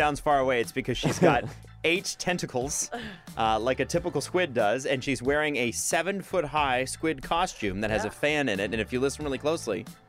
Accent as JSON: {"language": "English", "country": "Canada", "said": "we're Canadian."}